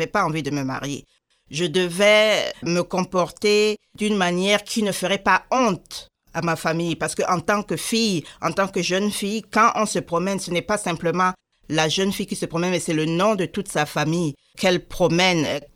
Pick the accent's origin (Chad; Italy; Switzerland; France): Chad; moved away as an adult; now in Canada; Je suis originaire du Tchad. Ma vie là-bas était surtout une vie estudiantine et artistique.